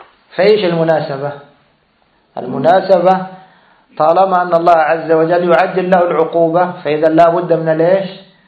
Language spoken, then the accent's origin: Arabic; Egypt; يعني كنا نسمعها ونحن في بلدنا مصر